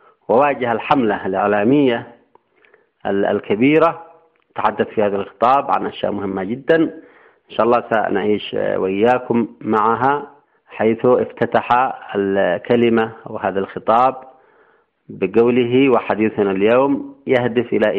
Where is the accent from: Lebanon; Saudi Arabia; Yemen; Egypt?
Yemen; وبالتالي لابد أن نكون كيمنيين مدركين لهذا الهدف